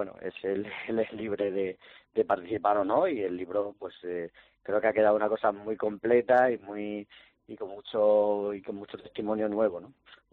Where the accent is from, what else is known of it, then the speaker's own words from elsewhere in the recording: Cáceres, Extremadura, Spain; Yo soy de Cáceres y estoy aquí radicado